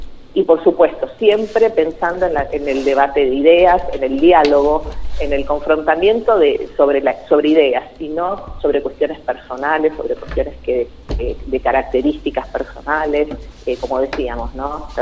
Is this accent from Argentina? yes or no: yes; Argentina; Nosotros como argentinos